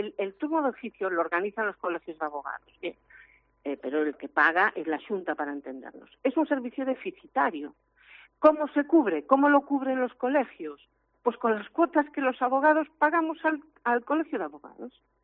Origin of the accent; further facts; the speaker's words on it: Ferrol, Galicia, Spain; yo digo Ferrol porque soy de Ferrol